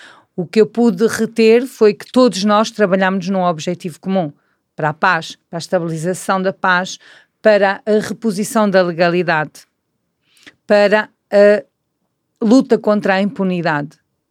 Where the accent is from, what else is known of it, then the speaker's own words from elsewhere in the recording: Portugal; porque eu sou de Portugal.